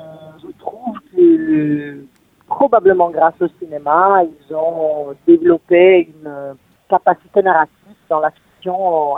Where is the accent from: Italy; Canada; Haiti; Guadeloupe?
Italy; French is a second language; moved away as an adult; now in France; je suis italienne, j'ai fait le début de ma formation en Italie. Je vis en France depuis quand même pas mal d'années. Mais je continue à garder un pied en Italie.